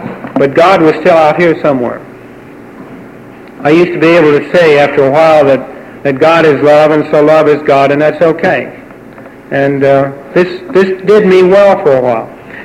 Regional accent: Cincinnati, Ohio, United States; It meant something special to me when I grew up in Cincinnati.

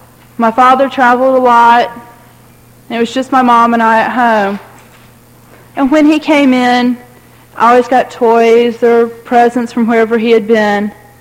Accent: Greenville, South Carolina, United States; I'm from Greenville, South Carolina.

